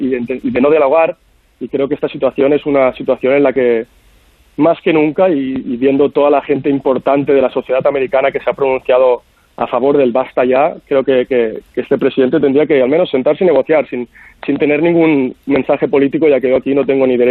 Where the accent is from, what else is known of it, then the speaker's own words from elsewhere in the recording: Spain; now in Los Angeles, United States; yo me crié y he crecido en España y nunca he tenido que vivir una situación así. Y es mi primer año en Los Ángeles, todo lo que viví en Minneapolis